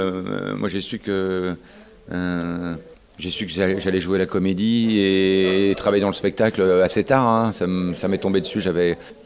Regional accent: Lannion, Brittany, France; chez moi à Lannion. Enfin, chez moi, c'est-à-dire que je connais la boulangère là-bas. Donc, toute la côte de Granit Rose, tout ça, le circuit côtier des Ajoncs, tout ça, je connais ça comme ma poche. Et j'ai usé mes galoches là-bas.

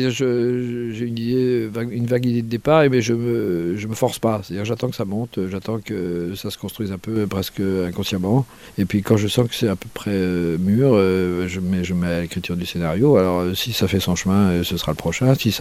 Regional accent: Brittany, France; parce que je suis breton, évidemment.

